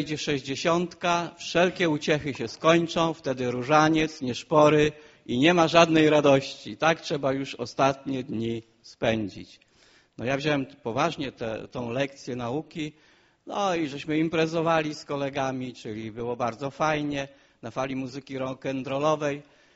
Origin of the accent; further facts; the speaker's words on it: Szprotawa, Lubusz Voivodeship, Poland; born there; Przyjechałem do was z Głogowa. W ogóle urodziłem się w Szprotawie